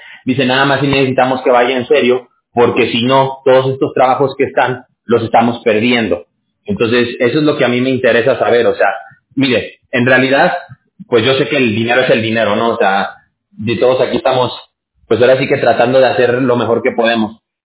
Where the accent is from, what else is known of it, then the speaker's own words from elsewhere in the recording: Mexico; yo soy de México, no sé de dónde sea usted